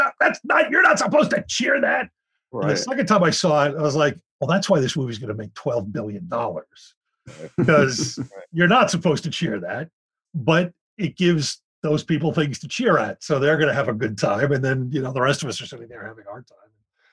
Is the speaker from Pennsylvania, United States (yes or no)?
yes; Philadelphia, Pennsylvania, United States; I grew up in Philly.